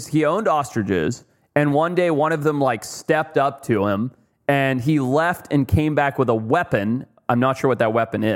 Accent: Zimbabwe; So when I was a kid growing up in Zimbabwe, you know, in America, you got PlayStation. In Zimbabwe, you got stick rock and ostriches.

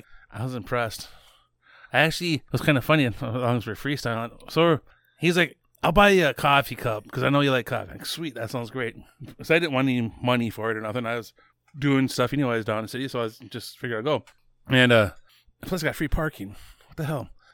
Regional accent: Minnesota, United States; It's made right down by my hometown.

